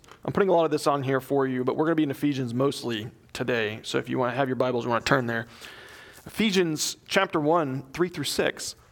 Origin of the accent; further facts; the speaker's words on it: the South, United States; but where I grew up in the South, we always went to church, right?